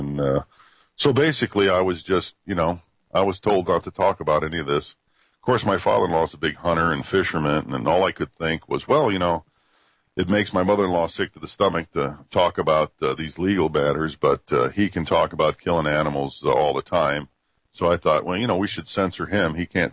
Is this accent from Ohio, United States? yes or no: yes; Cleveland, Ohio, United States; I flew to my hometown of Cleveland, Ohio, and I stopped by my sister's house.